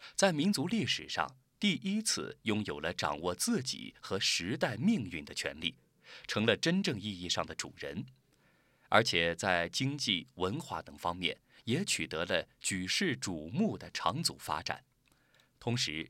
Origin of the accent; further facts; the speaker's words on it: Gongshan, Yunnan, China; 我的故乡坐落在群山层层环抱的大山深处，贡山独龙族怒族自治县彭当乡迪麻洛行政村才当村。那里山清水秀，环境优美